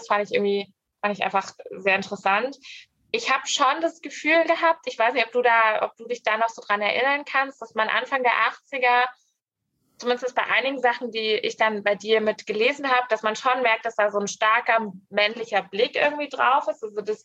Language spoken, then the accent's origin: German; Grimma, Saxony, Germany; born there; jo, ich wurde in Grimma geboren